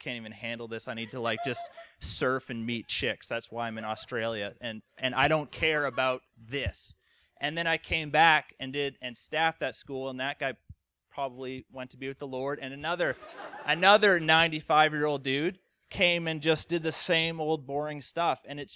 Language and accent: English; Canada; I'm Canadian. Everyone says, oh, are you American? No, I'm Canadian.